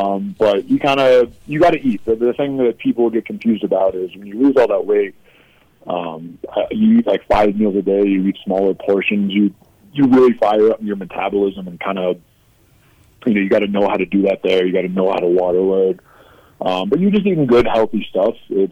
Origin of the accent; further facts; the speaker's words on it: Midwest, United States; now in Denver, United States; this is a big reason I moved out to Denver. You know, I'm from the Midwest originally